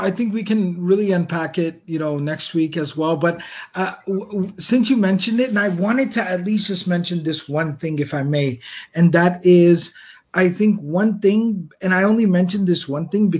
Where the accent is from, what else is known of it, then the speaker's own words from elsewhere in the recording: Texas, United States; I would just remind that teacher then that I'm a Texan.